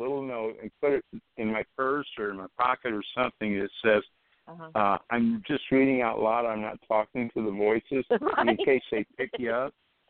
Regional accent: Texas, United States; also born or lived in Louisiana; I'm from the South. I grew up in Texas and Louisiana most of my life.

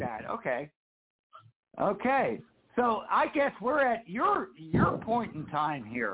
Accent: Bradford, Pennsylvania, United States; Okay, we're all from Bradford. Bradford's a small little town up in northwestern PA.

